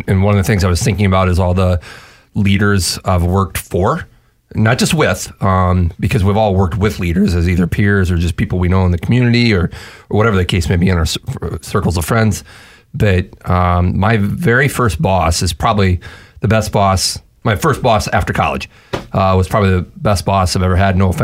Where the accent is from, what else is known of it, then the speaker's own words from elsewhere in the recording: Minneapolis, Minnesota, United States; people say, oh, where are you from? I say Minneapolis. And they're not inevitably, but people aren't familiar with it. Their response is, oh my God, it's so cold there.